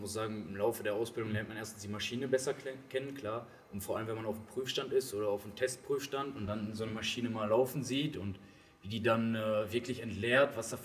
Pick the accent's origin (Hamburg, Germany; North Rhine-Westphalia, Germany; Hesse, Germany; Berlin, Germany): North Rhine-Westphalia, Germany; Oelde; ich komme hier persönlich aus Oelde